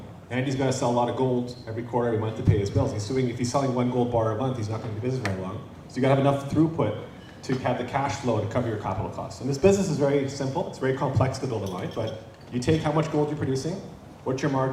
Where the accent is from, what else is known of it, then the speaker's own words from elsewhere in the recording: Canada; I love Canada, I'm from Canada, I'm a little frustrated with it these days, but I still love my country.